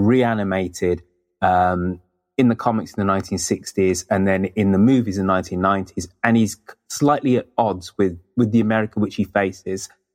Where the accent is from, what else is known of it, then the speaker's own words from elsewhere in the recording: United Kingdom; Being British, in the 1970s, you're exposed to UK comics, which invariably were funny or war comics